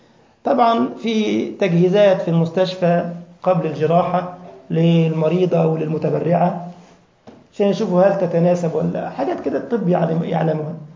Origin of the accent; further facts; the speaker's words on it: Egypt; القلة دي عندنا في مصر يعني بتاع فخار كده بجنيه،